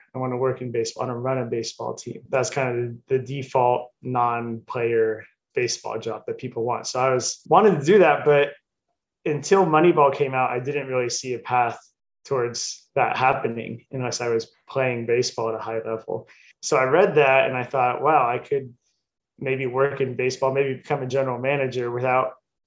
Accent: California, United States; I'm from California and I grew up going to San Jose Giants games.

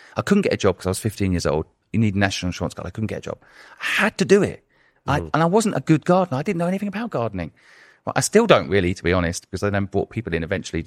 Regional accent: England, United Kingdom; moved away; also born or lived in Hong Kong; I spent my growing up years in England.

